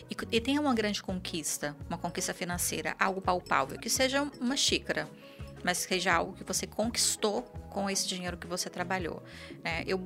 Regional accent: Bahia, Brazil; Então, eu sou uma pessoa, eu sou do interior da Bahia. De onde eu venho, nem comida tinha direito.

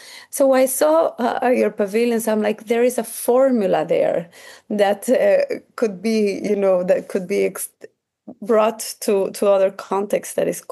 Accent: Mexico City, Mexico; I'm from Mexico City

